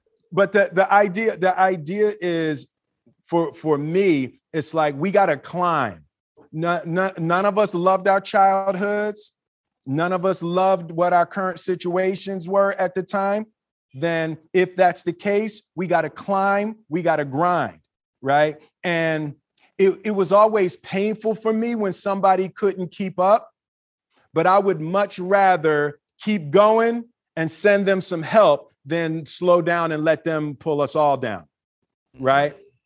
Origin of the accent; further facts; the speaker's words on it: Philadelphia, Pennsylvania, United States; We gravitated to each other, growing up in Philly.